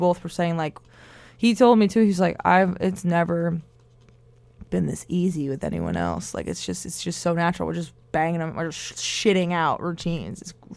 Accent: Boston, Massachusetts, United States; he's from Rhode Island and I'm from Boston.

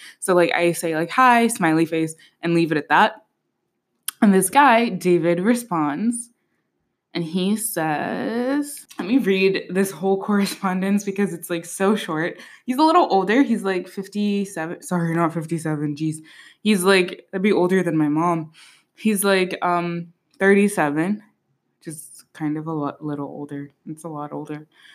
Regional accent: Vienna, Austria; English is a second language; now in New York, United States; I'm from Vienna originally, living in New York now.

